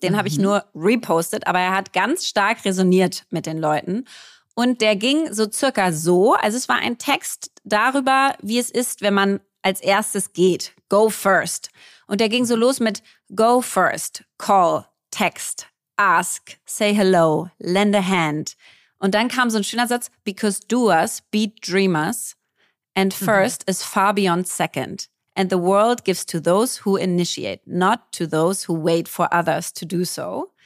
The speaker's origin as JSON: {"language": "German", "region": "Berlin", "country": "Germany", "said": "Ich bin Berlinerin, war auf einer Berliner Schule hier"}